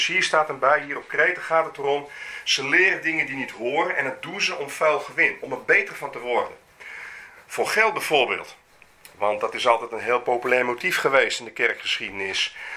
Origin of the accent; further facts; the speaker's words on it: Netherlands; We zijn ook Nederlanders, dus we bemoeien ons niet met een andere man zaken.